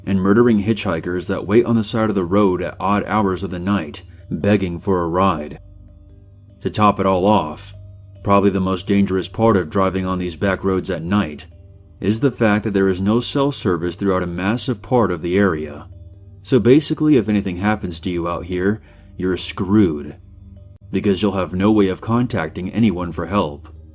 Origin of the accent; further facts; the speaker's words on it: Seattle, Washington, United States; Growing up in Seattle, one of the biggest cities on the West Coast, I never really needed to worry about the dangers of driving in the middle of nowhere, until I committed to a college in Eastern Washington.